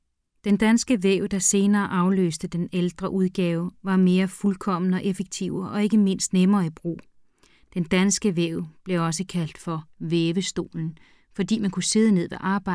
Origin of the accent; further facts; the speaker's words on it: Iceland; Væven sidder der nok dybere i vores bevidsthed som islændinge